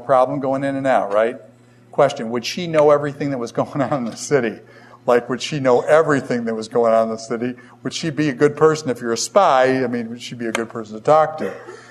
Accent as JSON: {"language": "English", "town": "Boston", "region": "Massachusetts", "country": "United States", "said": "Do you know that I'm from Boston when I say idea, right?"}